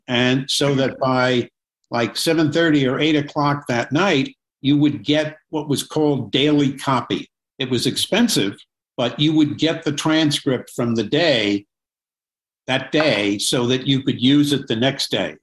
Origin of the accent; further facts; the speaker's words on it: Valley Stream, New York, United States; I was from Long Island, Valley Stream. I'd been on a horse maybe once or twice in my life.